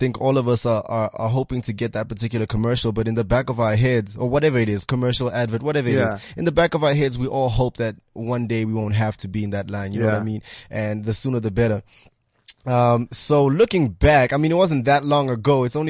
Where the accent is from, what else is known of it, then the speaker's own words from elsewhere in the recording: Bloemfontein, Free State, South Africa; also born or lived in Johannesburg; So I was born in Johannesburg. I went to school in Bloemfontein for how many years? From about grade 4 till I left matric, and then I came back to Joburg.